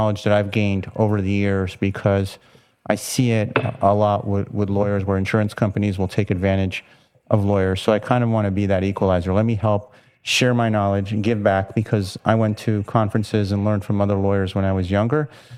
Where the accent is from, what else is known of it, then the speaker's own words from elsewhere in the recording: Miami, Florida, United States; I know I'm from Miami, so we have that humidity issue, especially in the summer.